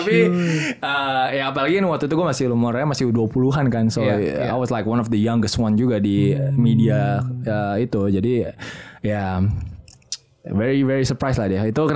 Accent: Indonesia; I just personally told him kayak, oh ya gue dari Indonesia and I'm like, you know, a big fan of yours

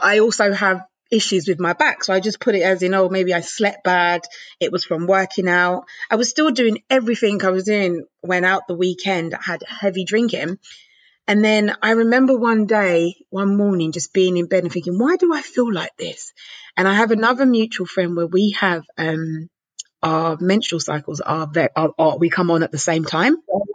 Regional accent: Jamaica; I'm Caribbean. I'm Jamaican.

